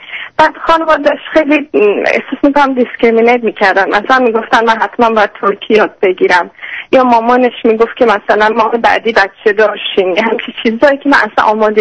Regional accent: Iran; moved away as an adult; now in Australia; من خودم تو ایران بزرگ شدم، یه 5 سال اینجا هستم.

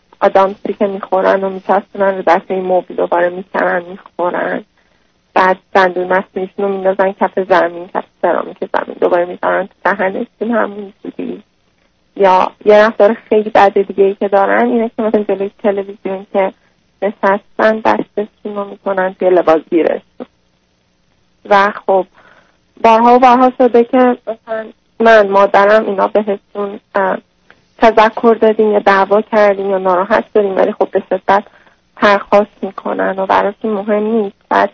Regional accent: Tehran, Tehran Province, Iran; born there; خب ما متولد تهران هستیم.

